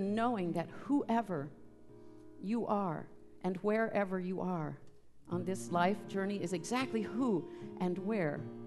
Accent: Texas, United States; We get to visit my home state of Texas.

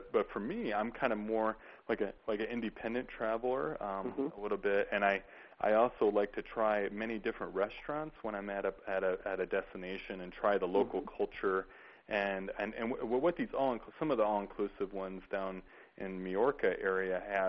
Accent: United States; And I, as being an American, I never heard really much about what an all-inclusive vacation is

